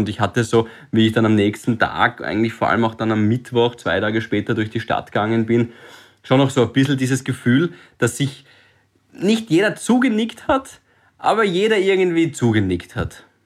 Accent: Graz, Styria, Austria; now in Vienna, Austria; lebe ich auch schon seit 7 Jahren in der Stadt und ich kenne diese ganzen Orte. Ich glaube, du auch als Grazer, Bolli, kennst, ich bin auch Grazer

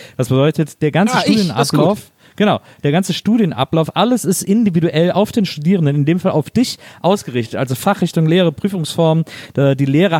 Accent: Cologne, North Rhine-Westphalia, Germany; Ich war als Kölner

